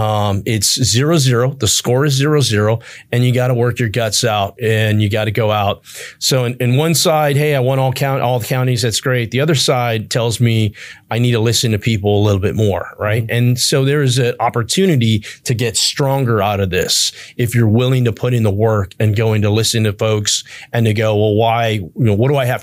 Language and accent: English; Devine, Texas, United States; also born or lived in Camp Wood; You know, I grew up in Camp Wood. I grew up in Devine.